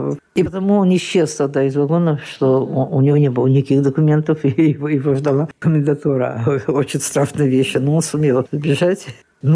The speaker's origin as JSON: {"language": "Russian", "town": "Le Vésinet", "region": "Île-de-France", "country": "France", "tie": "born or raised there", "also_born_or_lived": "Chatou", "said": "я родилась тоже вот под Парижем, Шату-Круасси. Ну, сейчас там метро ходит. Мы там жили некоторое время, а потом переехали в Везины. И вот в Везины жили, пока не началась война. И вот мне было тогда 5-6-7 лет."}